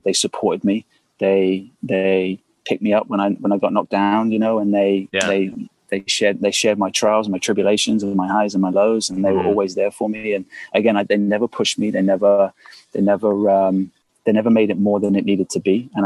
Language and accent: English; Reading, South East England, United Kingdom; the club was in my town. Like, I'm from Reading.